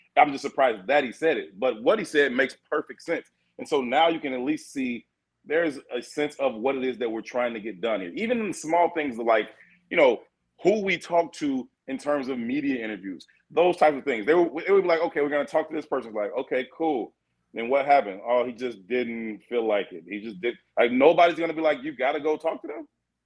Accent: Chicago, Illinois, United States; I'm a huge Cubs fan, man, but I'm born and raised on the South Side, so I wear Sox hats whenever I want.

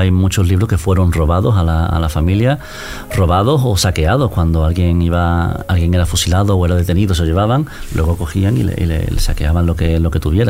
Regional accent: Cádiz, Andalusia, Spain; termina en Cádiz, mi tierra, que significa mucho, mucho para mí.

